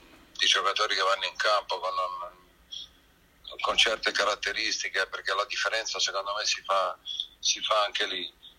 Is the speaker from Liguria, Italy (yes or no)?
yes; Genoa, Liguria, Italy; spero di essermelo meritato da genovese